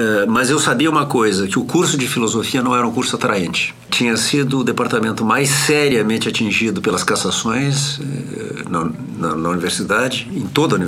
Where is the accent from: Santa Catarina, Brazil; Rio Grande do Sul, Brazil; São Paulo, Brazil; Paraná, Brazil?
Rio Grande do Sul, Brazil; Porto Alegre; also born or lived in United States / France; são sobrenomes respectivamente da minha mãe e do meu pai. Eu sou porto-alegrense. Com exceção de 2 anos passados nos Estados Unidos e 1 ano passado na França, eu vivi a minha vida toda em Porto Alegre.